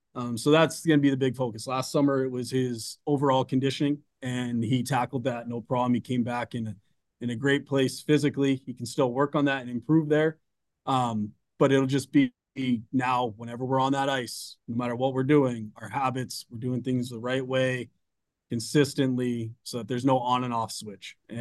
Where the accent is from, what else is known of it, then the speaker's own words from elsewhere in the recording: Colorado, United States; also born or lived in upstate New York; I was pretty fortunate being in upstate New York at that time, but I was from Colorado, came from Colorado.